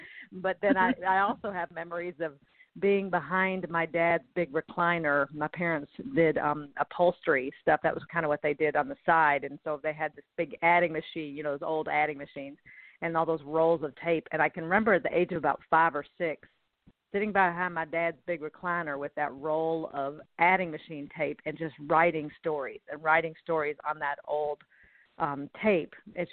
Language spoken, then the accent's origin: English; Nashville, Tennessee, United States; I grew up right outside of Nashville, Tennessee, and right smack in the middle of the Bible Belt.